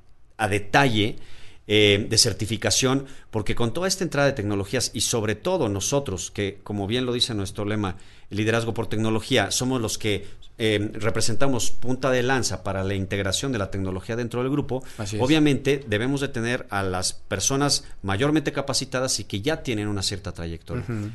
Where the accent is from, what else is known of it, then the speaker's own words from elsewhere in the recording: Mexico; Lo de los pilotos, y lo voy a decir como mexicano